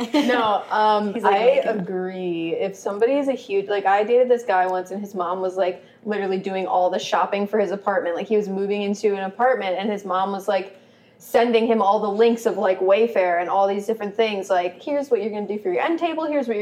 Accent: Michigan, United States; But yeah, no, I'm from Michigan.

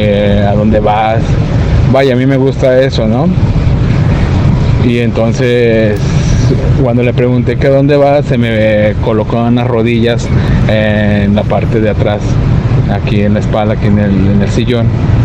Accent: Ciudad Guzmán, Jalisco, Mexico; Yo soy de acá de Jalisco, de Ciudad Guzmán.

